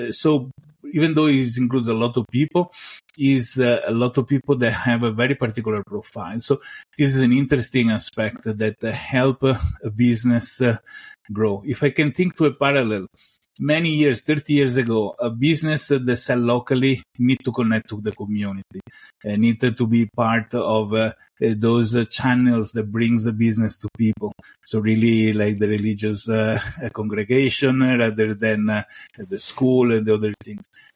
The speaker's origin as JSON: {"language": "English", "town": "Venice", "region": "Veneto", "country": "Italy", "also_born_or_lived": "United States", "said": "before I spent decades in the United States, in Florida, because I like hot places. And originally, I'm from Italy, Venice, a city that many people may know for as a tourist destination."}